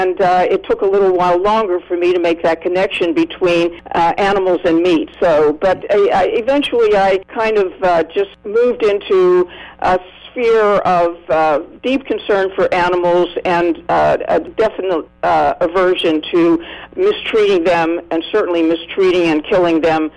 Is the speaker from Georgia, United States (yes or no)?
no; Altoona, Pennsylvania, United States; I grew up in Altoona, Pennsylvania. When I grew up, Altoona was still a railroad town.